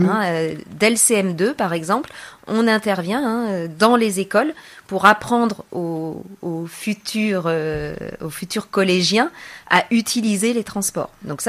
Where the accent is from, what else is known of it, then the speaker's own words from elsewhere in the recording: Paris, Île-de-France, France; born there; je dirais que je suis née parisienne, mais je suis occitane de cœur.